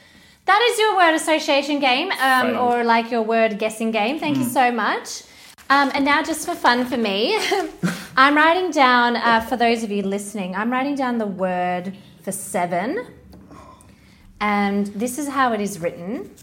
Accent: Australia; Say, I'm Australian.

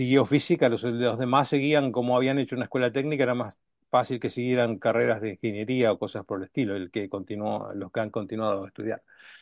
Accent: Argentina; moved away as an adult; now in Italy; yo nací en Argentina y estudié en Argentina, o sea, digamos que estudié siempre hasta ahora, pero en Argentina también, hasta que vine aquí a trabajar a Italia, ya era adulto, digamos.

